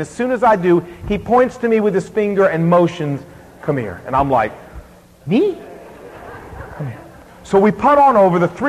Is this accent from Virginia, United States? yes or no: yes; Virginia, United States; well, no, sir, you see, I'm from Virginia, and in Virginia, we have 24 hours to produce our license